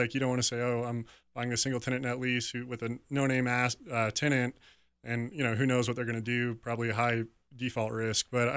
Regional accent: Colorado Springs, Colorado, United States; And born and raised in Colorado Springs here, so pretty passionate about the Springs.

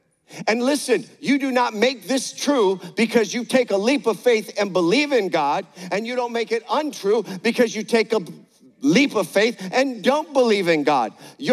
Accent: Michigan, United States; I grew up in Michigan, and so, you know, the lake would freeze over, the lakes where we live, and we go ice fishing.

